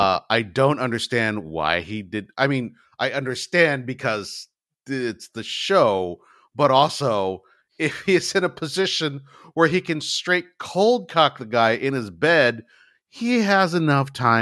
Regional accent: New Jersey, United States; And I did what I had to do because I'm from Jersey.

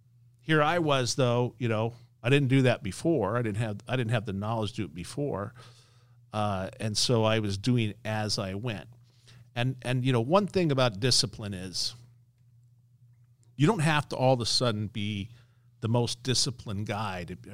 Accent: Las Vegas, Nevada, United States; I'm born and raised in Las Vegas, based in Las Vegas.

